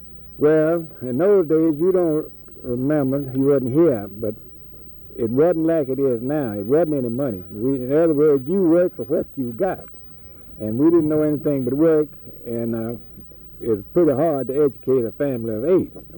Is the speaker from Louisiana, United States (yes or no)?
yes; Louisiana, United States; No, sir, I was in Mississippi. We were raised in Louisiana, but our place joined the Mississippi line.